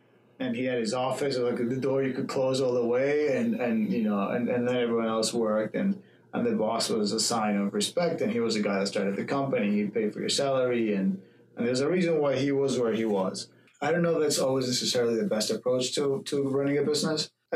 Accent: Argentina; English is a second language; Argentina is, we're very warm. I mean, we're Latin American.

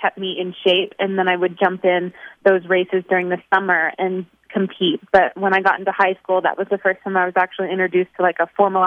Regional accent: Warrenton, Virginia, United States; I grew up in a town about probably an hour southwest of D.C., Warrenton, Virginia.

